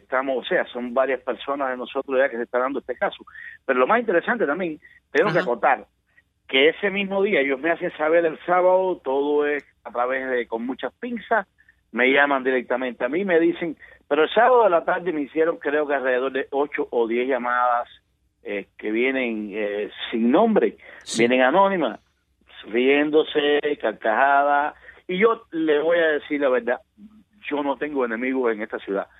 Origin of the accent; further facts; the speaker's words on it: Cuba; moved away; Y es un derecho mío a entrar y salir de mi país. Y, mejor dicho, la tiranía que manda en mi país ha secuestrado mis derechos y no me deja entrar. Yo llevo 12 años acá